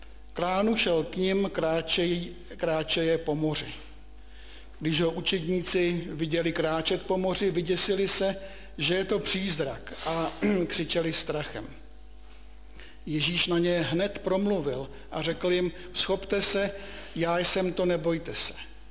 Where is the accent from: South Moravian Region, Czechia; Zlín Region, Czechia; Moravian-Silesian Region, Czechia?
South Moravian Region, Czechia; Brno; Tomu se jako Brňák smát nemůžu, pochopitelně.